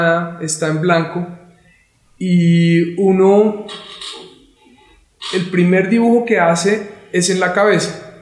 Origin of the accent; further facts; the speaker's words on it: Sogamoso, Boyacá, Colombia; Yo soy de Sogamoso, Boyacá. Me vine a estudiar artes plásticas en la Universidad Nacional hace ya unos años